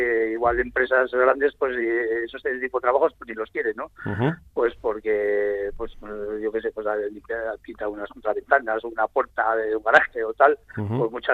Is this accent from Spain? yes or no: yes; Vitoria-Gasteiz, Basque Country, Spain; now in Zalduondo, Spain; Sí, soy de Vitoria, pero bueno, pues en Zalduondo veníamos fines de semana y el verano y demás, y bueno, y ahora ya llevamos ya, pues este año ya aquí ya viviendo